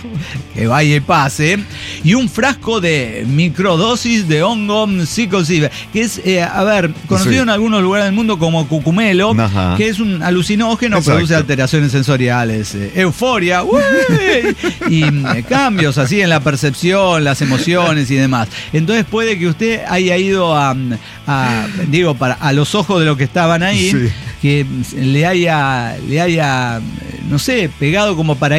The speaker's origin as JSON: {"language": "Spanish", "country": "Mexico", "said": "Mira, no, es que yo no lo puedo creer. ¿Es porque soy mexicana?"}